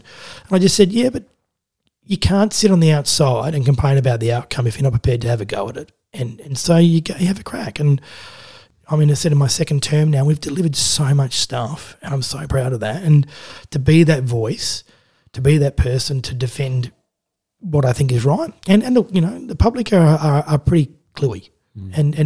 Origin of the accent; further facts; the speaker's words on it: Adelaide, South Australia, Australia; I grew up in Adelaide, so most of the kids I went to school